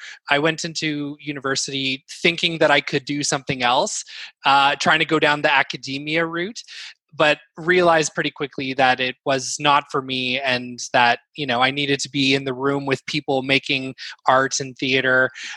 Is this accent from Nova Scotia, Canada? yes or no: no; Ottawa, Ontario, Canada; I grew up in Ottawa, so I went to Canterbury High School for the performing arts.